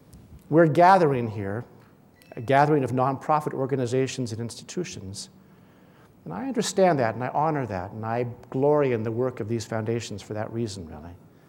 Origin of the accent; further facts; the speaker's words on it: West Coast, United States; now in Washington, United States; I do live in Washington, D.C. now. I grew up in the West Coast, and I still feel like I more belong out in this part of the world.